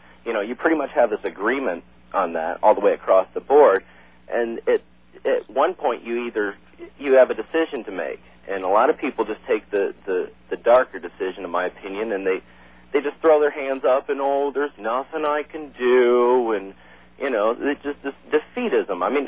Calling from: Ypsilanti, Michigan, United States; You know, I'm calling from Ipsy here

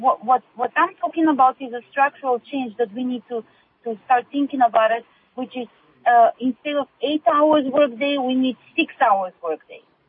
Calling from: Las Vegas, Nevada, United States; I'm calling from Vegas, Nevada.

